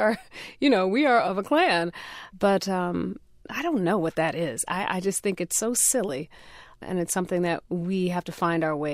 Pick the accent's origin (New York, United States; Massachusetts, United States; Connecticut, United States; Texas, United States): Connecticut, United States; I did attend an HBCU, and I am from Connecticut, so I am a New Englander.